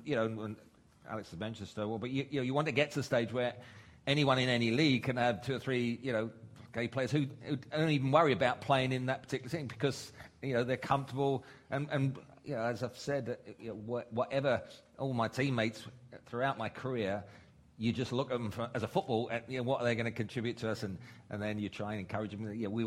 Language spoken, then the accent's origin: English; London, United Kingdom; I mean, I was brought up in the East End, but, it was made clear everyone's the same, whatever, and I came from an East End background